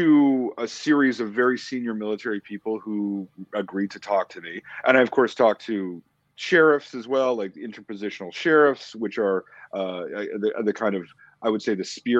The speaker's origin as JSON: {"language": "English", "country": "Canada", "said": "which was totally foreign to me as a Canadian, right? I was never taught it in school."}